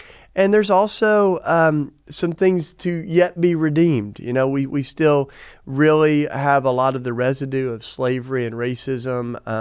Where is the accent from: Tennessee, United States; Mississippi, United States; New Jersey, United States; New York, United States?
Tennessee, United States; I grew up in Tennessee, you know. That's our Bible Belt, deep south, so yeah.